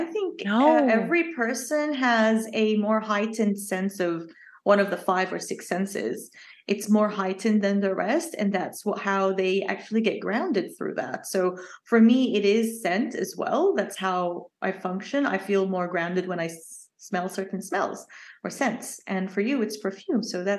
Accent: Jordan; I grew up in the Middle East. And at the time and the upbringing that we had at home, it was quite like an impossible dream for me to even think about traveling or leaving Jordan

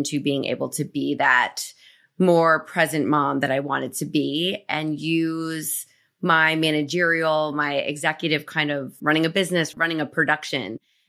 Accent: New Jersey, United States; My family and I grew up in New Jersey. And so I just needed that family around.

